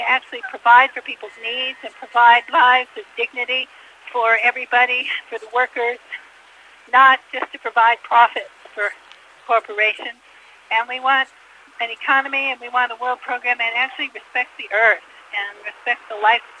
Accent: California, United States; I'm from the San Francisco Bay Area, and I'm here in Calgary

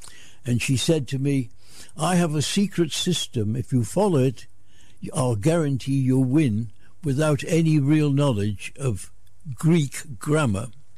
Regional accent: Bristol, South West England, United Kingdom; I was born in Bristol in the St. Paul's district, which was about the poorest part of Bristol, in February 1914.

